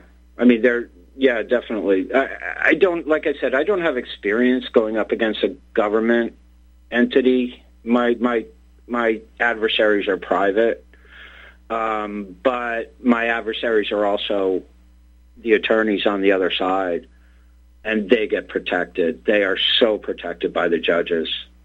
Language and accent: English; Boston, Massachusetts, United States; Why? Because I'm from Boston. And it's just the way we were brought up around here. You don't take it.